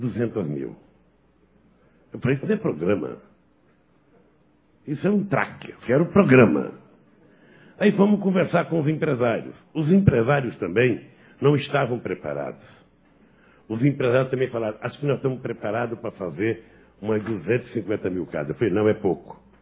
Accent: Brazil; para mim como brasileiro, para mim como companheiro de tanta gente aqui no Acre desde os anos 80

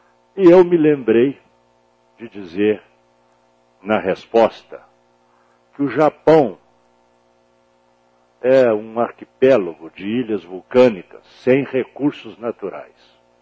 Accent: Muriaé, Minas Gerais, Brazil; also born or lived in Caratinga; Eu sou do Muriaé e do Caratinga, Mauaçu fica entre as duas.

